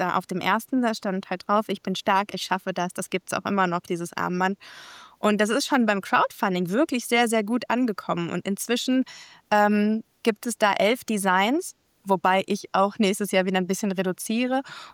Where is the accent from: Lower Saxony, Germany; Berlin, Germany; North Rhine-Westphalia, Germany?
North Rhine-Westphalia, Germany; Unna; hey, ich komme hier aus Unna, ich bin eine von euch.